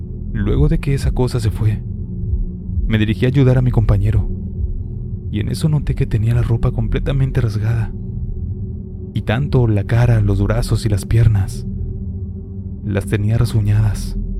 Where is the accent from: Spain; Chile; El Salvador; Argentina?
Chile; soy de Chile.